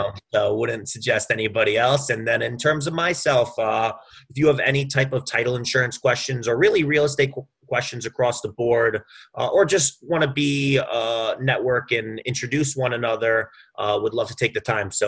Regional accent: New York, United States; I'm actually from Long Island, and they were originally from Nassau Coliseum, which is in Nassau County. I'm actually from Nassau County.

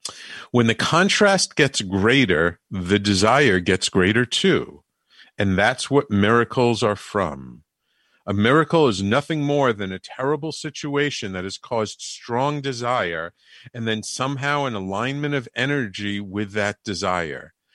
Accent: Canada; I'm from Canada and I was having immigration problems

